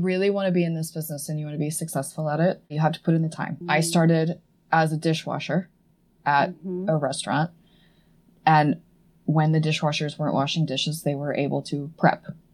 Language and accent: English; Edmond, Oklahoma, United States; I grew up in Edmond.